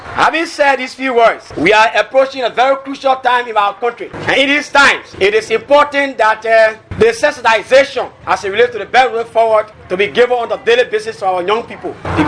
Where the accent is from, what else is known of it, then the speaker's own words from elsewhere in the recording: Ghana; now in Liberia; 2011, when I came from Ghana in 2008 and I met the political field on, I still joined the wagon.